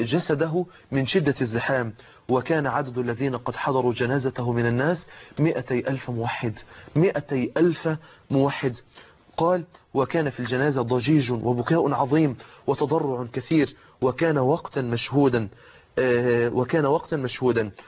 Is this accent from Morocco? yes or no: no; Egypt; خرجوا زي ما دخلوا بالمثل العام عندنا في مصر.